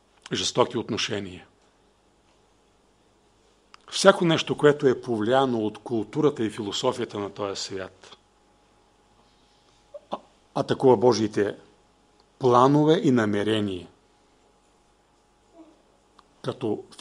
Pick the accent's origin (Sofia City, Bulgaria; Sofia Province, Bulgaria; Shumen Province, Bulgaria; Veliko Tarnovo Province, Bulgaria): Veliko Tarnovo Province, Bulgaria; Dzhulyunitsa; стигнете разклона за село Джулюница, моето родно село